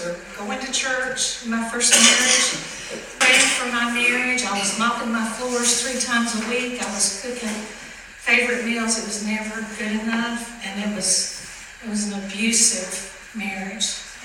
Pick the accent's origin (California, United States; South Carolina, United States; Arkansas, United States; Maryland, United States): South Carolina, United States; Pickens; I grew up in Pickens, and I was in a little country church called Calvary Baptist Church.